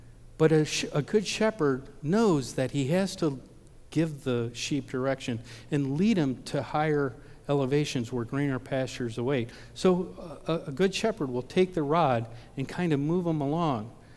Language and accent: English; Ohio, United States; I said, yeah, he's my cousin. I'm from Ohio.